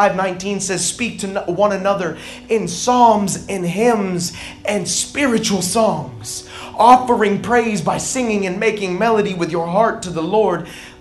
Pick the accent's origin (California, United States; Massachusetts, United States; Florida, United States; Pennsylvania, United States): Florida, United States; Okeechobee; I'm from Okeechobee. I know a little bit about flag ponds.